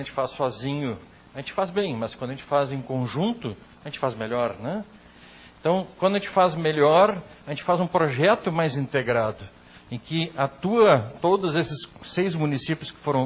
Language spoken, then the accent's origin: Portuguese; Bagé, Rio Grande do Sul, Brazil; also born or lived in Porto Alegre / Fortaleza / Cuiabá / Porto Velho; now in Nova Esperança do Sul, Brazil; posso me considerar um cidadão de Nova Esperança do Sul. Na verdade, já andei pelo mundo, sou nascido em Porto Alegre, me criei em Bagé, já vivi em Fortaleza, do Ceará, já vivi em Cuiabá, no Mato Grosso, já vivi em Porto Velho, em Rondônia, já estive fora do país